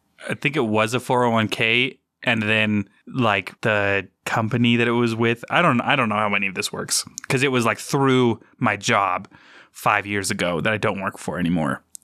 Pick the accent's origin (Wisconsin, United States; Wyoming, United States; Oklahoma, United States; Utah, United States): Utah, United States; because if you didn't know, listeners, we are from Utah.